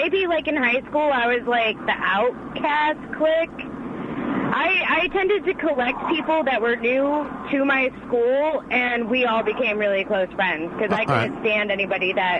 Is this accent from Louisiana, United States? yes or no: no; New York, United States; Okay, I guess I could claim that I'm an upstate New Yorker.